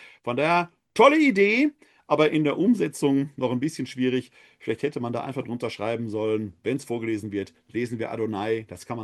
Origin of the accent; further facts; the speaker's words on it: Essen, North Rhine-Westphalia, Germany; Meine Vorfahren waren Bauern über viele Jahrhunderte in Essen-Altendorf, wo ich herkomme. Das Haus, in dem ich groß geworden bin, mein Elternhaus